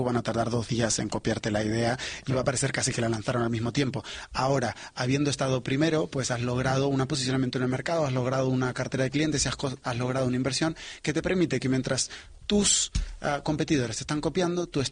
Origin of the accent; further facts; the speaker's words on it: Spain; Y los españoles somos creativos, los latinoamericanos somos creativos